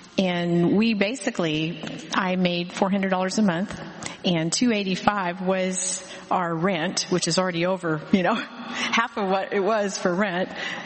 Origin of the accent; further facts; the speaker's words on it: Oregon, United States; And when I was a child growing up in Oregon, even though most of the people in Oregon don't go to church, my parents and grandparents did